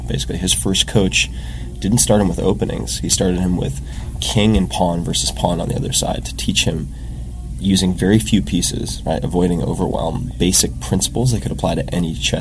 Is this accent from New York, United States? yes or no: yes; New York, United States; I grew up on Long Island, for God's sake.